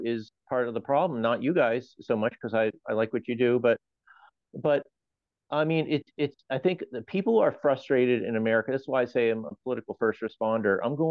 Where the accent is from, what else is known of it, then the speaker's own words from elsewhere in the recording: Portland, Maine, United States; I was born and raised in Portland, and I grew up here in Cumberland County, York County, and the Maine people.